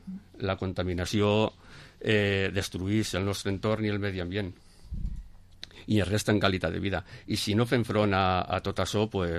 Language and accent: Catalan; Borriol, Valencian Community, Spain; Així, per exemple, jo vinc de Borriol